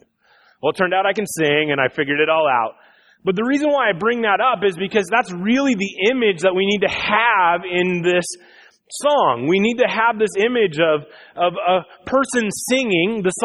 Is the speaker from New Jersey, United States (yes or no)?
no; Iowa, United States; I grew up in Iowa.